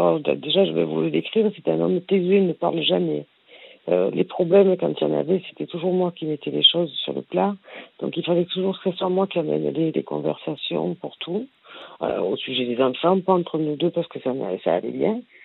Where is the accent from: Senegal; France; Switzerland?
France; Marseille, Provence-Alpes-Côte d'Azur; Je suis marseillaise.